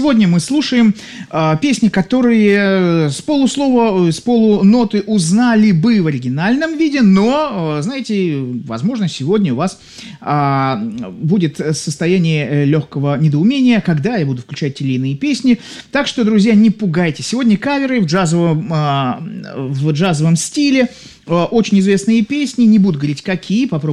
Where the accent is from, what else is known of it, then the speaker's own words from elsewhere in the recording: Saint Petersburg, Russia; вас как? Я из Санкт-Петербурга